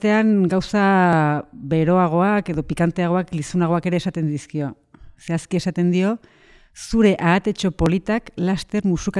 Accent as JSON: {"language": "Basque", "town": "San Sebastián", "region": "Basque Country", "country": "Spain", "lives_now": "Hernani, Spain", "said": "Ni berez donostiarra naiz, eh? Hernani hartua nago, baina..."}